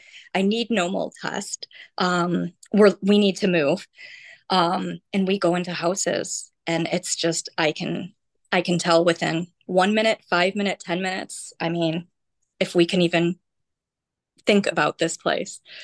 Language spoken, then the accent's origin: English; Illinois, United States; being a teacher, growing up in Illinois, right?